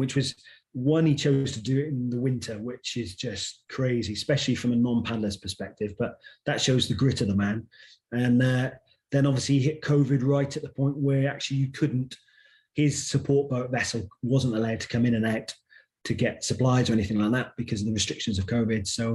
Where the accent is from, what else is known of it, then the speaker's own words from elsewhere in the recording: Torquay, South West England, United Kingdom; started from my hometown of Torquay.